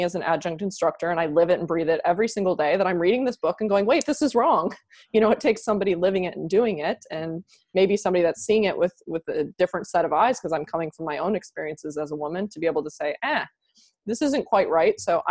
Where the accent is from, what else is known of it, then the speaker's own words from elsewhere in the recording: Iowa, United States; I grew up in Iowa, so I'm actually a very odd choice to become a general manager of a pro soccer team coming from Iowa.